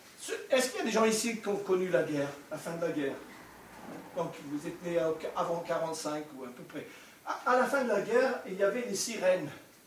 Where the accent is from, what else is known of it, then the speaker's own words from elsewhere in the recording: Scotland, United Kingdom; Donc, je suis d'origine d'Écosse.